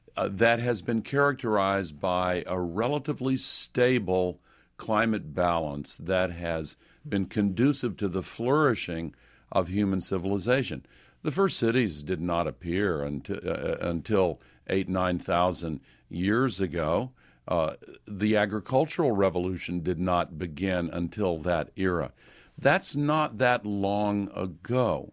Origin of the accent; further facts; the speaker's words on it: Nashville, Tennessee, United States; 2 years ago in my hometown of Nashville, thousands of my neighbors lost their homes and businesses